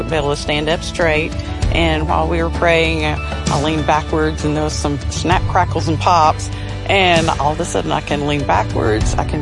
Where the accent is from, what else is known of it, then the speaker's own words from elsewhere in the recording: Hot Springs, Arkansas, United States; I'm from Hot Springs, Arkansas.